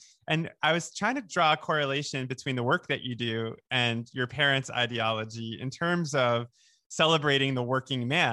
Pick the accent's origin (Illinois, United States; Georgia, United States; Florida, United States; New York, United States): New York, United States; Oceanside; By the way, I grew up in Oceanside, which I think is near Cedarhurst.